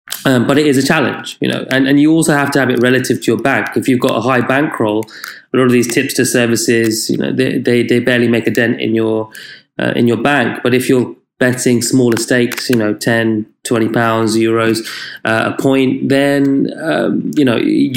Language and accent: English; United Kingdom; like I am as a British national, I mean, I was lucky I had, you know, lots of accounts before I came over. I have a UK address.